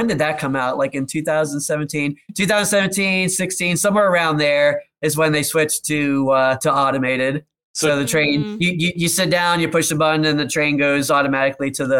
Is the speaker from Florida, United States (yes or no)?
yes; Florida, United States; I grew up in South Florida, so we go to Disney about every 2 years